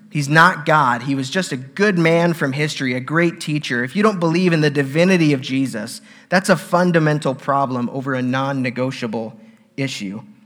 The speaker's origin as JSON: {"language": "English", "region": "Alaska", "country": "United States", "lives_now": "La Salle, United States", "said": "even though I'm from Alaska. I really have no business being here."}